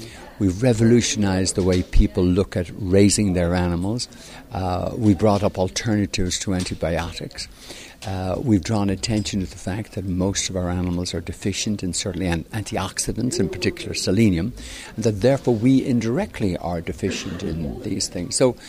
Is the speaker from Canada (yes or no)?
no; Ireland; now in Lexington, United States; I was actually born not in Lexington, as my accent probably tells you. I was born in Ireland, and in fact lived in Ireland so far for more years than I have lived in the United States, getting close to being 50-50.